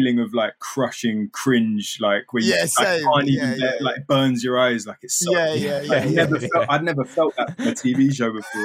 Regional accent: London, United Kingdom; I grew up in East London, but East moved London. To North when I was about 13 or so. So I was born in Hackney, and then and then moved to North. But been in London forever.

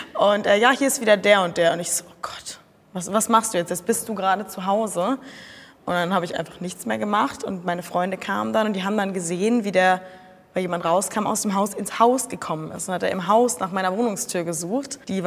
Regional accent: Cologne, North Rhine-Westphalia, Germany; Der kam nicht aus Köln, ich komme aus Köln

